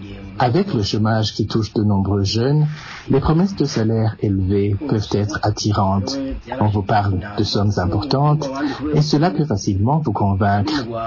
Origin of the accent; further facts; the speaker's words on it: Burundi; et je suis Burundais